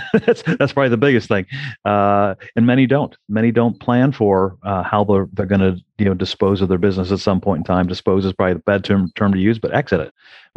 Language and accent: English; Columbus, Ohio, United States; But I found a local firm right in my hometown of Columbus, Ohio, called Footprint Capital, that was doing that kind of work